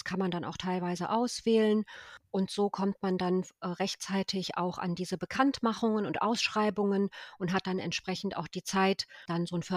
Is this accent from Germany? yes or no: no; Bosnia & Herzegovina; Ich komme ja ursprünglich aus Bosnien.